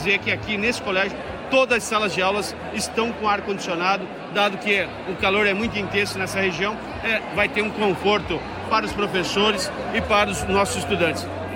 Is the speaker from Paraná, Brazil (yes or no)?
yes; Paraná, Brazil; Isso nos dá muito orgulho enquanto paranaense.